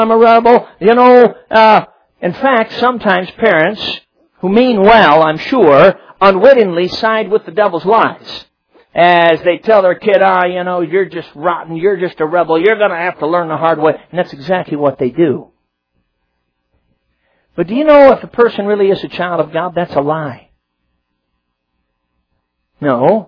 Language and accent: English; Chicago, Illinois, United States; now in southern Michigan, United States; Now, I grew up in Chicago. I'm a city boy.